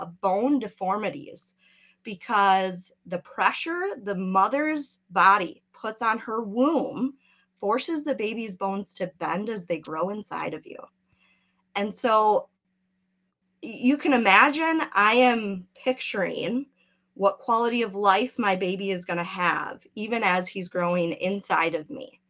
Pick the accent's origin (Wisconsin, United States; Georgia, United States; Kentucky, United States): Wisconsin, United States; I've been born and raised in Wisconsin, same as my husband.